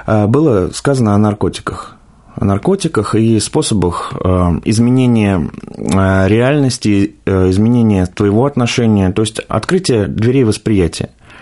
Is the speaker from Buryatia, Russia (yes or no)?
no; Moscow, Russia; born there; мне сейчас 36 лет, я родился в Москве, учился в простой школе